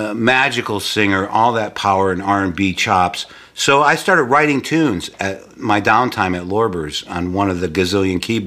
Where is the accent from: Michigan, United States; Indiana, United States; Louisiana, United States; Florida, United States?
Michigan, United States; Dearborn; Yes, I was born in Dearborn and grew up in Michigan and went to school outside of Ann Arbor in a little town called Dexter